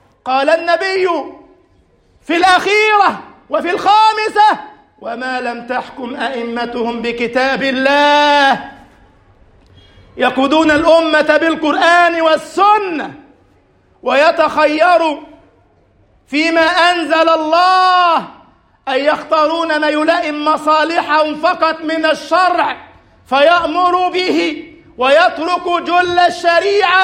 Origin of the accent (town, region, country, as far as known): Egypt